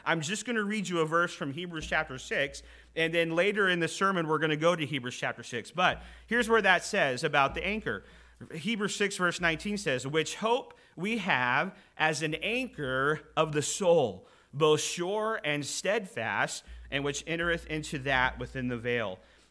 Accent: Oklahoma, United States; I know I'm from the States. I know I'm from Oklahoma, a little bit further south.

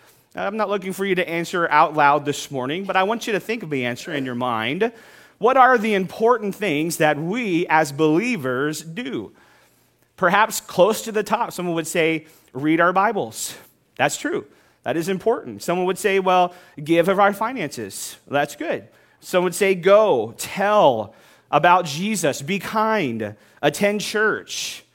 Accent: Oklahoma, United States; You know, I remember growing up in Oklahoma that I prayed that many times because there were tornadoes at the doorstep.

